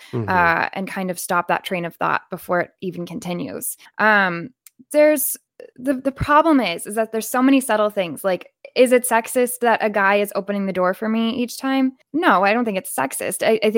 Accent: the South, United States; also born or lived in California; Even for me, I grew up in the South.

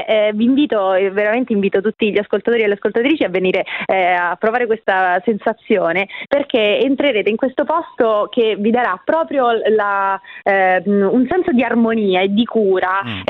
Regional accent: Rome, Lazio, Italy; No, non sto facendo periferia shaming da romana

